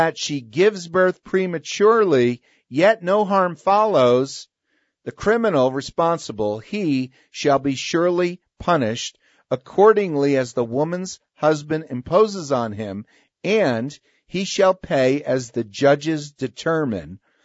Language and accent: English; Princeton, New Jersey, United States; Princeton University, where I grew up in New Jersey, Princeton